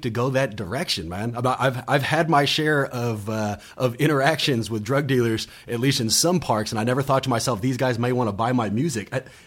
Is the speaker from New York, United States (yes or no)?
no; Oakland, California, United States; Born and raised in Oakland. I went through the Oakland public school system.